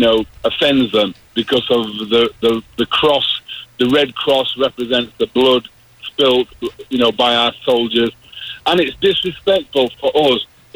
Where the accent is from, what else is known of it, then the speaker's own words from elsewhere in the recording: England, United Kingdom; I'm English, obviously, and in England at the moment